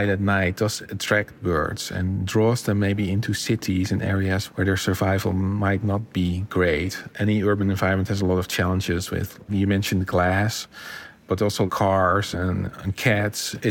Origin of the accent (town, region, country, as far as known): Haarlem, North Holland, Netherlands; born or raised there; English is a second language